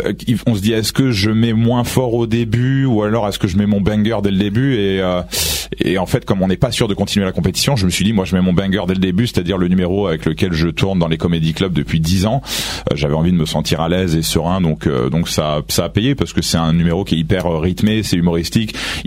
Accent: Chartres, Centre-Val de Loire, France; also born or lived in Paris; Moi, je suis originaire de Chartres, dans le 28, et ça fait 15 ans que j'habite à Paris.

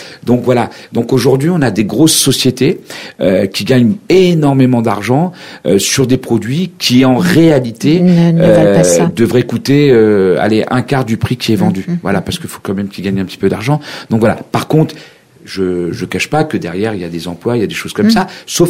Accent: Persan, Île-de-France, France; Moi, j'en avais une à la ville d'à côté, puisque moi, je suis natif de Persan.

